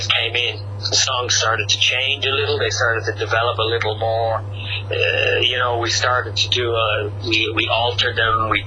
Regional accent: Dublin, Leinster, Ireland; now in Paris, France; I'm from Dublin, originally.

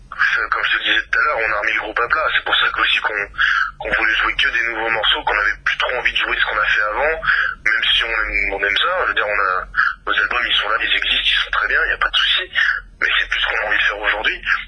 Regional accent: France; je suis français

